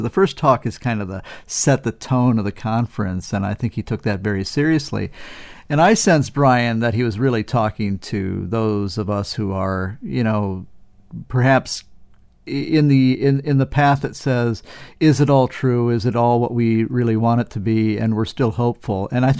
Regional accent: Wisconsin, United States; I grew up in Wisconsin, so I'm trying to bring it all together into this kind of conference experience

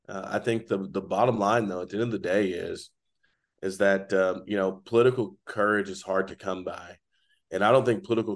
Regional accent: United States; It's a great thing about being American, frankly.

